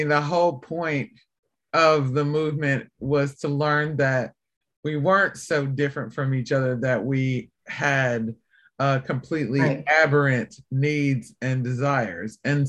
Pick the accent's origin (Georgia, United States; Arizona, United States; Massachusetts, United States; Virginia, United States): Virginia, United States; Roanoke; I'm from Roanoke, Virginia, and I went to Hollins University